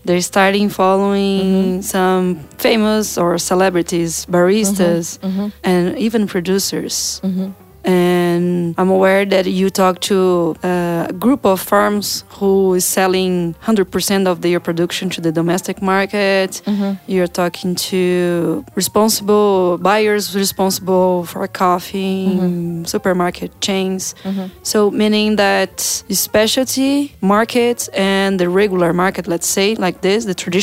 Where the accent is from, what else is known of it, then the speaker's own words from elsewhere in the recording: Brazil; English is a second language; I'm from Brazil, I really like the Brazilian coffee